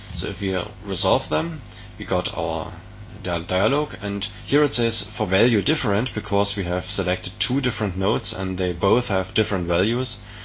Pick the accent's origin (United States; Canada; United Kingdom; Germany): Germany; Dresden, Saxony; English is a second language; What you can see here is my hometown, Dresden.